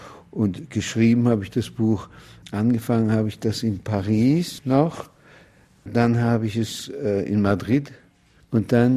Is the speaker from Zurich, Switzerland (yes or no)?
yes; Zurich, Switzerland; born or raised there